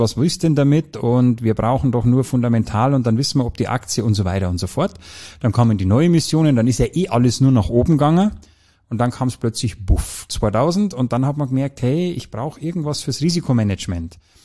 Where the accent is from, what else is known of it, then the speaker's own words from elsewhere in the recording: Germany; man hört es ja auch bei mir, ich bin ja auch aus der Nähe, ich bin grenznah zu Österreich aufgewachsen